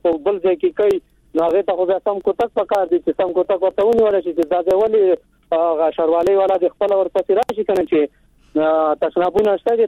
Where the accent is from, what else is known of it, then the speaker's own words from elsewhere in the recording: Takhar, Afghanistan; د خواجهوارد ولسوالۍ نه تخار د ولایت